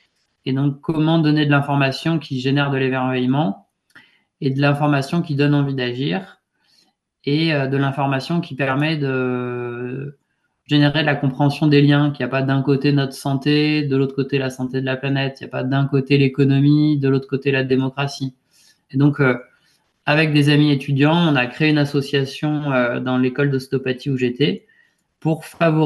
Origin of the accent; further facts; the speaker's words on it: Barnave, Auvergne-Rhône-Alpes, France; Et donc moi j'ai grandi à Barnave et donc j'étais très influencé par ce milieu-là.